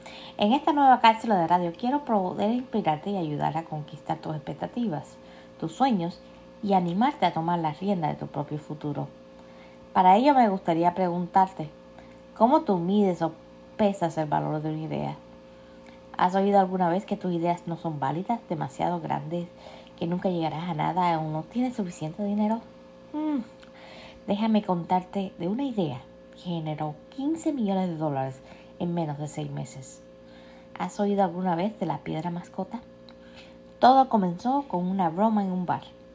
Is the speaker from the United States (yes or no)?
yes; United States; de los Estados Unidos y estoy aquí para ayudarte y darte ideas de cómo empezar de la mejor manera la empresa de tus sueños